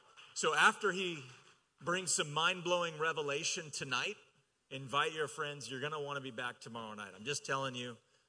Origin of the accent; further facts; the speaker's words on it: Texas, United States; I grew up in Texas, and my high school friend